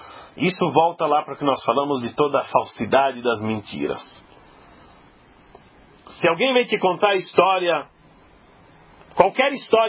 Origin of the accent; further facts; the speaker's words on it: Brazil; para mim, como brasileiro, interessa dizer que nós somos os pioneiros, nós somos o máximo, os mais inteligentes